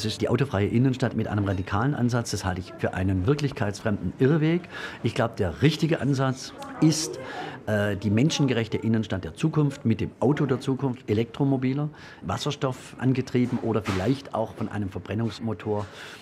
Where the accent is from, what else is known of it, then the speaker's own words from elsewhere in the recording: Stuttgart, Baden-Württemberg, Germany; ich bin in Stuttgart geboren und aufgewachsen. Ich bin Stuttgarter vom Scheitel bis zur Sohle.